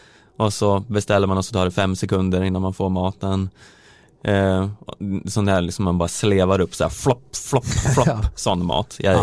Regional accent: Söderhamn, Gävleborg County, Sweden; men det jobbiga är att om man som jag kommer från Söderhamn och ska åka söderut

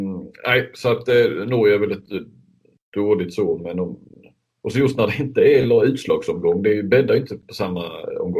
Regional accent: Sweden; Och jag tycker, visst har man väl som svensk en tendens att underskatta norrmännen.

